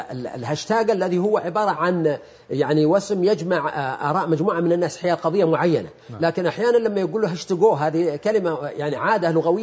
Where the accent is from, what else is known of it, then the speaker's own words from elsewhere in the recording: Saudi Arabia; فهذا النمو في الشبكات الاجتماعية عندنا في السعودية هو يعبر عن نسبة من المواليد والشباب